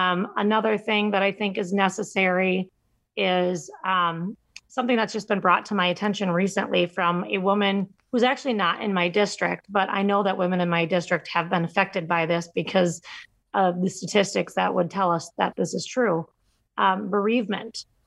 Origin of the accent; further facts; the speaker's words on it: United States; I, as a American, have a responsibility.